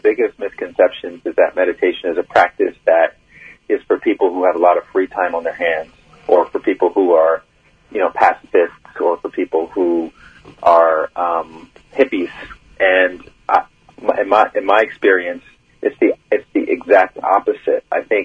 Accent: Alabama, United States; also born or lived in New York City; Grew up in Alabama, Bible Belt. So there was not a lot of meditation happening when I was growing up in the South.

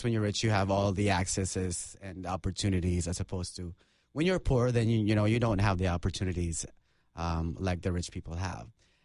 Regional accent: Philippines; moved away as an adult; No, I grew up in the Philippines.

